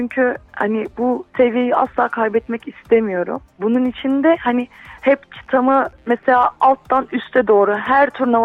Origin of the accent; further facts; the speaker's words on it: Tokat, Turkey; born there; Ben 27 yaşındayım. Tokat doğumluyum.